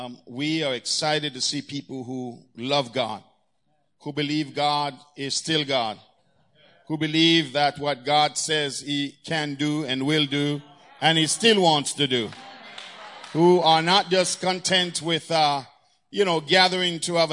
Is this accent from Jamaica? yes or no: yes; Poorman's Corner, Saint Thomas, Jamaica; I grew up in a little town called Poorman's Corner. And just by the name of the town, you can imagine what kind of corner it was. In Yala, St. Thomas.